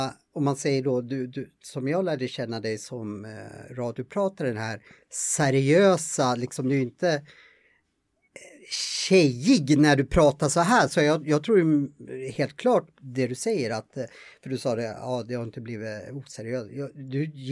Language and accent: Swedish; Gävle, Gävleborg County, Sweden; Jag är ju uppvuxen i Gävle då